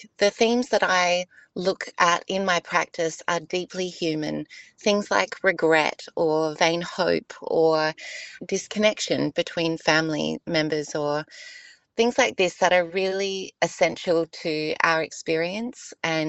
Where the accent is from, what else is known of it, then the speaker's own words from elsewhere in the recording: Mount Gambier, South Australia, Australia; the Riddoch Art Gallery in Mount Gambier, which is my hometown.